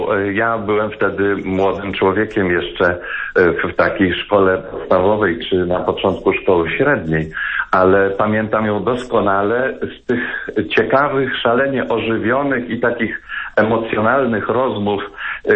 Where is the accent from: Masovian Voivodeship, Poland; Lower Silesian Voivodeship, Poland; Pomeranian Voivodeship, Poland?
Masovian Voivodeship, Poland; Warsaw; jesteśmy rodziną szlachcierów z Warszawy